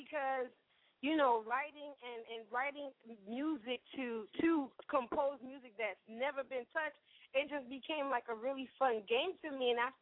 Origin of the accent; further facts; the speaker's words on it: Miami, Florida, United States; Miami, Florida.